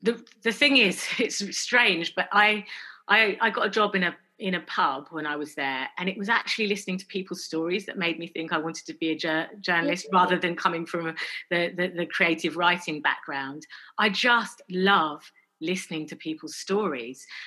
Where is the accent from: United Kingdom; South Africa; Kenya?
United Kingdom; London; growing up in London and feeling, you know, slightly, you know, that we were slightly different from other families. You know, when I got to secondary school, my parents moved us out towards Essex for a bit more space.